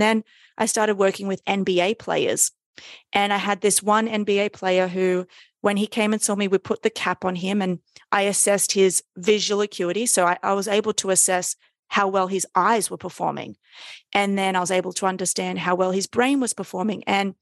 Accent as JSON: {"language": "English", "town": "Sydney", "region": "New South Wales", "country": "Australia", "lives_now": "New York City, United States", "said": "So I live in New York City, but I am Australian from Sydney, and you've caught me back in Sydney."}